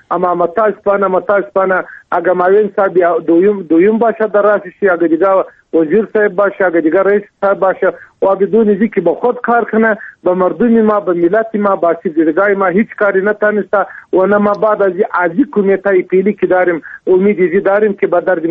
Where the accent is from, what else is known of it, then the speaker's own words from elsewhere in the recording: Afghanistan; ما افغان هستیم، نماینده ملت هستیم